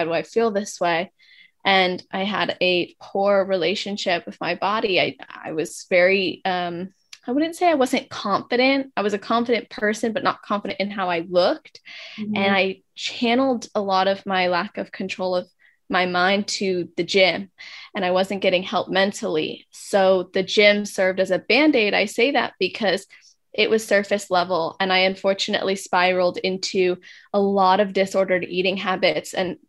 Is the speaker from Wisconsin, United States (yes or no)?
no; California, United States; Yes, so I'm in Southern California. This is where I was born and raised as well.